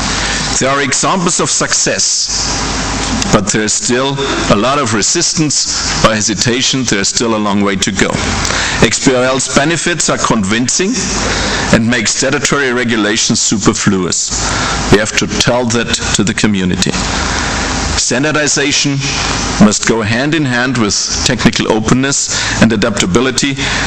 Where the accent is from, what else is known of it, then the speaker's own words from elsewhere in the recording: Bavaria, Germany; accent: Bavarian; I thank you for your patience listening to my Bavarian accent.